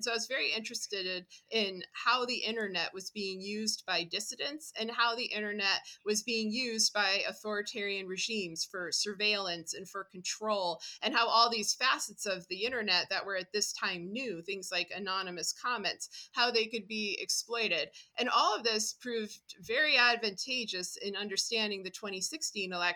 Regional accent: United States; I was always aware, of course, you know, you can't not be, growing up in America, that our laws were not always practiced on paper.

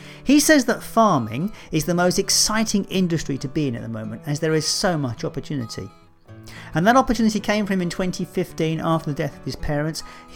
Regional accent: Dallas, Scotland, United Kingdom; That's Dallas Forres in the northeast of Scotland, my hometown.

